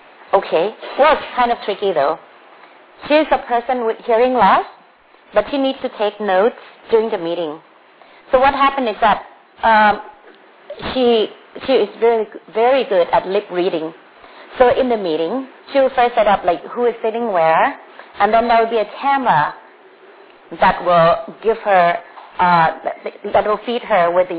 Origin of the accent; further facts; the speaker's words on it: Bangkok, Thailand; English is a second language; Like I said, I'm from Bangkok, Thailand.